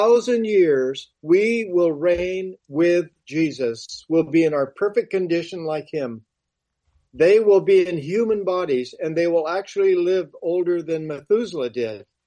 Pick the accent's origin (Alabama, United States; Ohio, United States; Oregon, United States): Oregon, United States; moved away as an adult; Karen, I was born and raised in Oregon. And until I was 21, then the police asked me if I'd please leave and go to California.